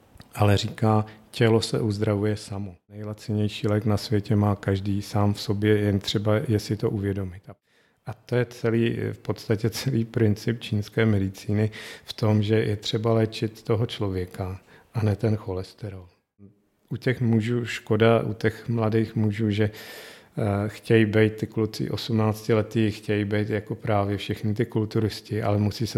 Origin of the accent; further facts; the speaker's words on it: Šumava foothills, Czechia; Tak já pocházím z Pošumaví, kde jsme vždycky sbírali bylinky s babičkou, s rodiči